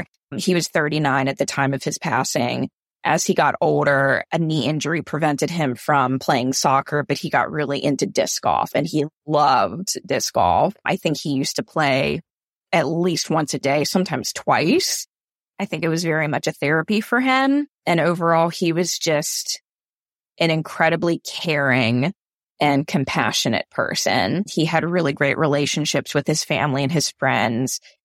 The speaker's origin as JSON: {"language": "English", "town": "Charlotte", "region": "North Carolina", "country": "United States", "tie": "born or raised there", "said": "I am 30 years old. I grew up in Charlotte, North Carolina."}